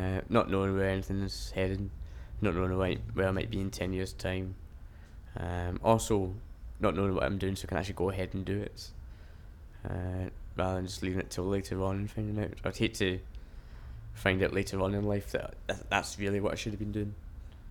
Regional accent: Scotland, United Kingdom; Yeah, I do consider myself Scottish because my parents are Scottish and I grew up in Scotland. So I do say I was Scottish. But really I'm more happy to say that I'm British first rather than being Scottish.

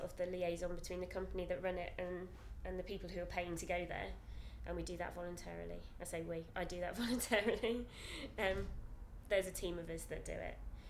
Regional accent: Sharnbrook, East of England, United Kingdom; also born or lived in Rushden / Leicester; I grew up initially in a little village called Sharnbrook in Bedfordshire until I was about 6. Then I lived in Rushden, Northamptonshire for about 4 years

